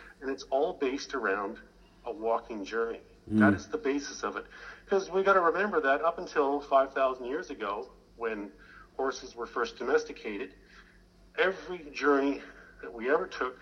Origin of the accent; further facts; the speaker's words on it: Canada; now in Canberra, Australia; No, you know, I'm originally from Canada. I married an Aussie, and, you know, here I am.